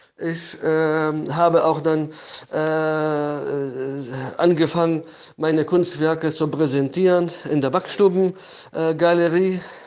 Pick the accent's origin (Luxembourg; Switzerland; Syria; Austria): Syria; Homs, Homs Governorate; German is a second language; now in Germany; Danach habe ich 1997 in meiner Heimatstadt Homs in Syrien meine erste private Ausstellung gemacht.